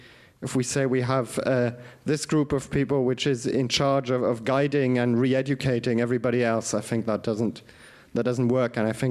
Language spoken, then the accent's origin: English; Germany; So I'm from Germany